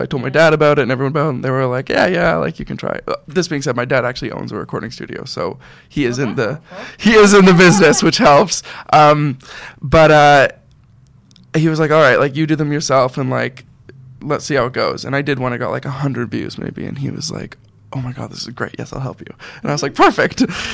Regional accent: Toronto, Ontario, Canada; I'm from Toronto

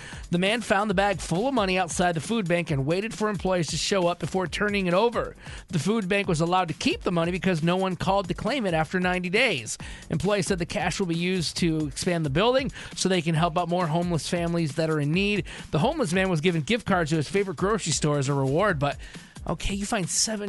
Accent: Michigan, United States; Well, I'm a Lions fan because I'm from Michigan originally, so I'm used to losing.

